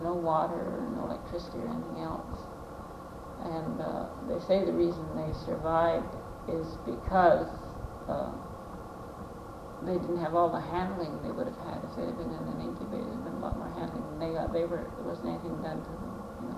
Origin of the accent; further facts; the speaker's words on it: Toronto, Ontario, Canada; born there; I was born in Toronto.